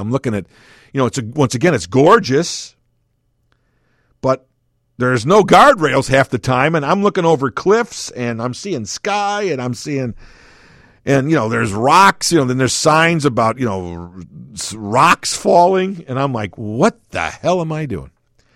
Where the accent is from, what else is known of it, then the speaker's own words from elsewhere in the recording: Chicago, Illinois, United States; I go, I'm from Chicago, man. Everything's flat there. We don't drive up mountains.